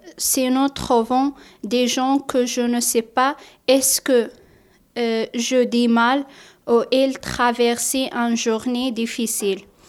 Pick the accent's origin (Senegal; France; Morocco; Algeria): Morocco; French is a second language; now in Europe; j'ai 21 ans, je suis marocain. Quand j'étais au Maroc, j'étais très faible en langue.